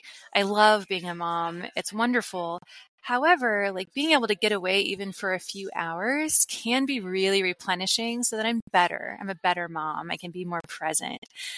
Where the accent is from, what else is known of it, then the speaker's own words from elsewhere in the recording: Midwest, United States; I grew up here in the Midwest in the US. I didn't really know anybody who traveled internationally. I didn't have a passport.